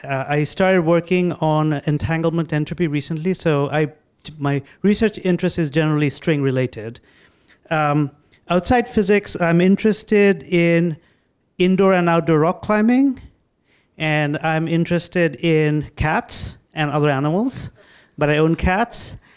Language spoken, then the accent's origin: English; Bangladesh; So I'm originally from Bangladesh